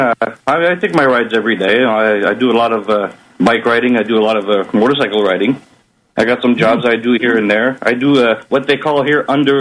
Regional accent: Quebec, Canada; also born or lived in United States; I'm actually from Quebec, and I do not like hockey.

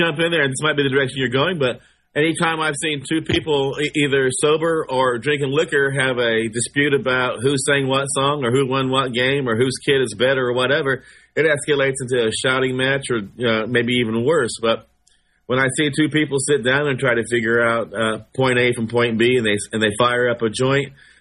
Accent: Muncie, Indiana, United States; Say at Ball State, in my hometown, the university

